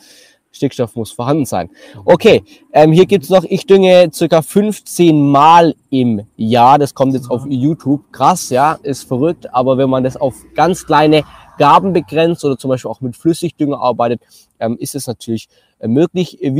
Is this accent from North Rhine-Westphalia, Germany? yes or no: no; Baden-Württemberg, Germany; Cool, wir kommen aus Baden-Württemberg. Ja, das ist ja perfekt. Hört man wahrscheinlich.